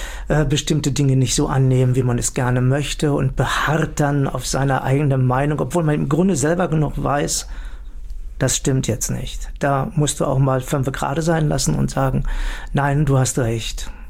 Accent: Herford, North Rhine-Westphalia, Germany; also ich bin ja 56 geboren, als ich so 16, 17 Jahre alt war, da gab es bei uns in Herford das Fla-Fla.

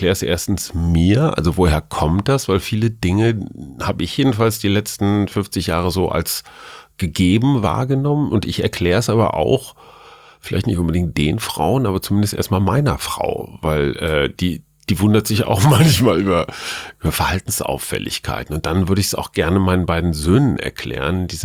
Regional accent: Münster, North Rhine-Westphalia, Germany; Ja, ich denke immer ans Radfahren als Münsteraner.

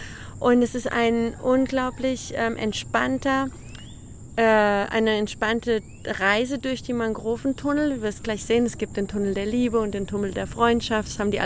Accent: Frankfurt, Hesse, Germany; now in Colombia; Ja, ich komme aus Frankfurt. Ich bin seit 15 Jahren hier in Kolumbien.

